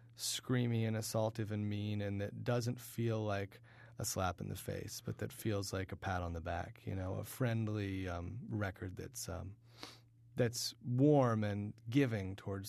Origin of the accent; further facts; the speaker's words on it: New Hampshire, United States; I've always had a really fond sort of soft place in my heart for my home state. And I wanted to, especially because nobody thinks about it ever. Nobody thinks about New Hampshire ever.